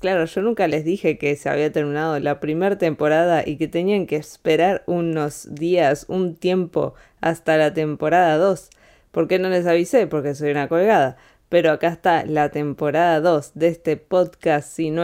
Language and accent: Spanish; Bariloche, Río Negro, Argentina; moved away; del otro lado del charco, en Bariloche, mi ciudad natal, está nevando como nunca en la historia